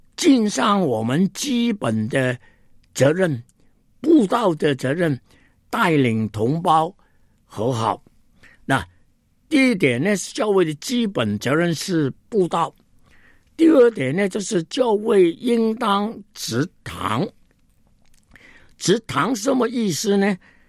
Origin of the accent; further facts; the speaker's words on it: Hong Kong; Chinese is a second language; 那个时间我是香港人，在神州大地没有亲戚朋友，连普通话也不会讲